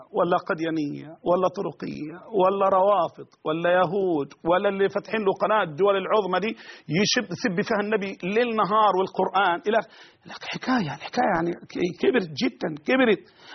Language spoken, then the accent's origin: Arabic; Egypt